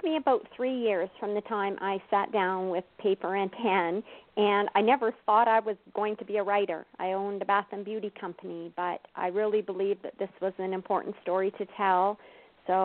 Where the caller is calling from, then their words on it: Oroville, Washington, United States; I actually just left my home in Orville, Washington a couple days ago, so I right now am in Sylvan Lake, Alberta, Canada.